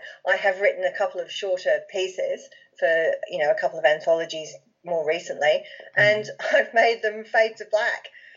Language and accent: English; England, United Kingdom; I grew up in England